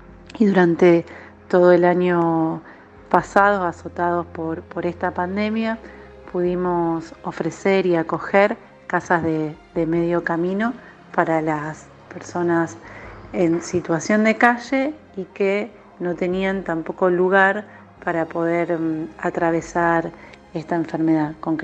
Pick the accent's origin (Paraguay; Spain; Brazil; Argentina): Argentina; Rosario, Santa Fe; soy de Rosario, Santa Fe, Argentina, y pertenezco a la comunidad Padre Misericordioso.